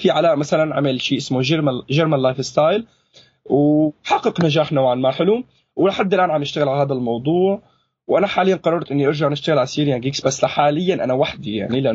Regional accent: Syria; لانه بالاخير بيقول لك احيانا السوريين مو مختلطين ببعض

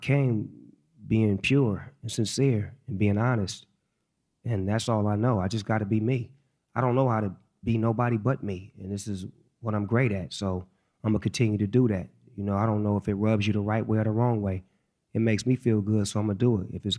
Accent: Long Beach, California, United States; Well, I come from Eastside Long Beach, California. I was raised by my mother, a single parent, and she raised me on good music, having a good time.

